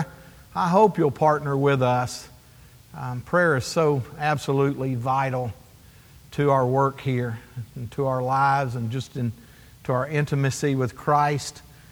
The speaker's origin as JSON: {"language": "English", "region": "Texas", "country": "United States", "tie": "born or raised there", "said": "You know, I grew up in Texas, and about the time that I was entering into my teenage years"}